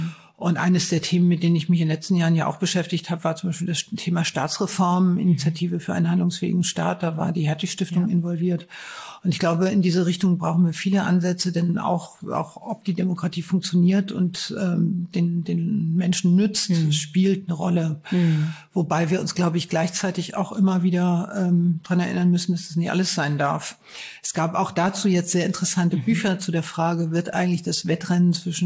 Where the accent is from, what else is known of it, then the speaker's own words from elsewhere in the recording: Neustadt in Holstein, Schleswig-Holstein, Germany; Also zum einen komme ich aus Neustadt in Holstein, das ist nicht weit von Lübeck